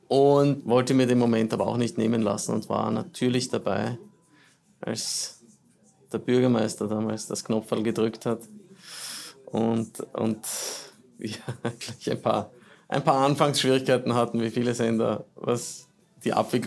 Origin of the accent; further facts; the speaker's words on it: Eastern Austria, Austria; Genau, aber ich bin aus dem Osten Österreichs.